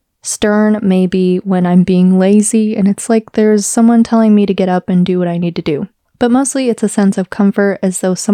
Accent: Ohio, United States; now in Michigan, United States; I had the misfortune of being born and raised in Ohio.

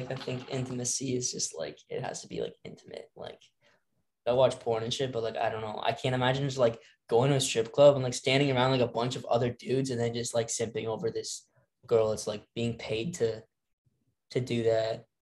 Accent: Ontario, Canada; now in Ottawa, Canada; I'm in the capital right now. Like I'm from Waterloo region, but I'm in Ottawa. I'm in the capital.

